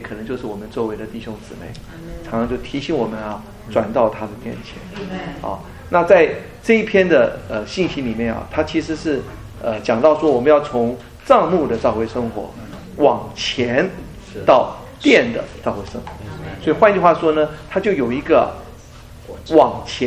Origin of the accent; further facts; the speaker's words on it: Taiwan; 因为你们知道我从台湾来的嘛